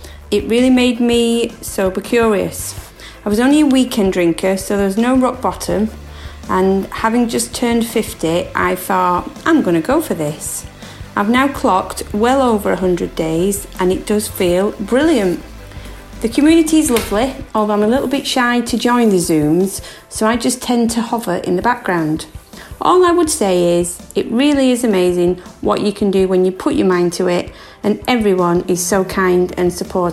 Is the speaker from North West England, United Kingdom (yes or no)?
yes; Manchester, North West England, United Kingdom; I'm from Manchester.